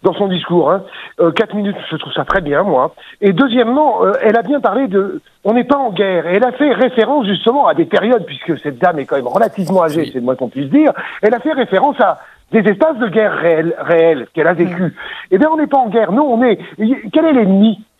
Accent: Marseille, Provence-Alpes-Côte d'Azur, France; en tant que Marseillais, évidemment à l'espace des Calanques de Marseille

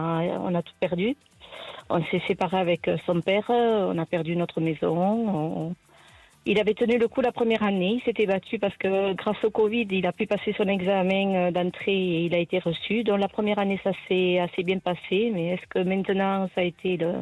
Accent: Albi, Occitanie, France; now in Toulouse, France; Alors là, je suis à Toulouse, mais je suis d'Albi.

